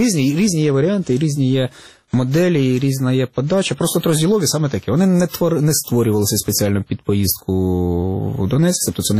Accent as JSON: {"language": "Ukrainian", "town": "Starobilsk", "region": "Luhansk Oblast", "country": "Ukraine", "tie": "born or raised there", "said": "у нас у п'ятницю був виступ у моєму рідному Старобільську"}